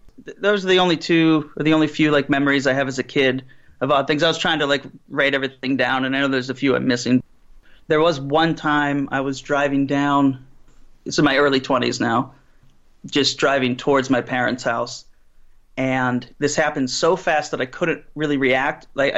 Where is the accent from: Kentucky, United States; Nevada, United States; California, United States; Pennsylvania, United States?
Pennsylvania, United States; Pittsburgh; I'm from Pittsburgh.